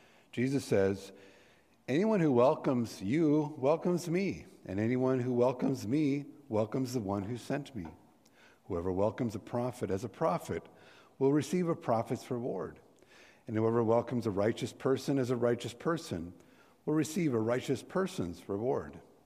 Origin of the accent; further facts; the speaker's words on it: Montana, United States; But for me, growing up in Montana, it was a wonderful exposure to a life I'd never even imagined